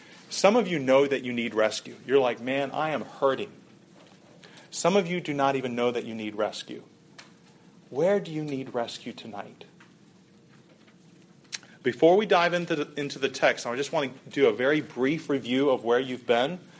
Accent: Ghana; also born or lived in Côte d'Ivoire; Some of you know that I grew up in Africa. My parents were missionaries. I grew up in Ghana and also in Côte d'Ivoire. I went to a conservative Christian boarding school in Côte d'Ivoire.

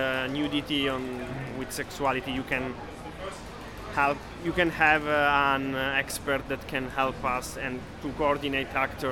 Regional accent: Italy; I'm from Italy

